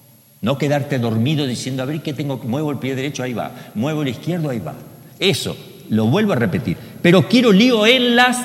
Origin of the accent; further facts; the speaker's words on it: Buenos Aires, Argentina; yo nací en Buenos Aires, tengo la cultura de ahí